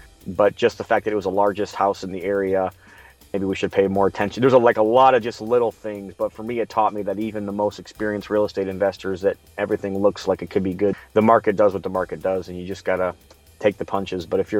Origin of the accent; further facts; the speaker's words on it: Midwest, United States; I'm from the Midwest, so I'm a little bit more insulated